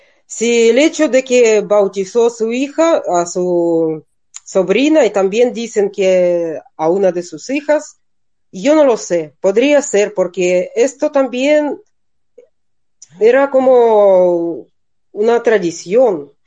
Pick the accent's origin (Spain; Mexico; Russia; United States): Russia; Spanish is a second language; pero yo puedo decir, como persona rusa, que nunca en la vida me creeré que Yuri Gagarin fuera creyente.